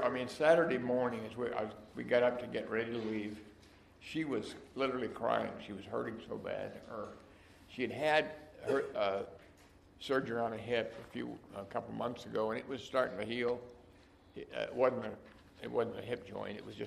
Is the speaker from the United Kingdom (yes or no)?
no; Western Canada, Canada; But grew up in Western Canada, and cattle and wheat farm, ranch.